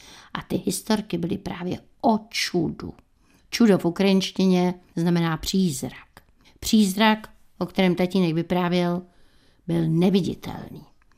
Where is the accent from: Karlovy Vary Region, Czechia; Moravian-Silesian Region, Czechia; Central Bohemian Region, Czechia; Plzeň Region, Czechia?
Central Bohemian Region, Czechia; Žebrák; also born or lived in Prague; Vy jste se tam narodil? Ne, já v Praze 8, ale už jsem byl v Žebráku v tom muzeu.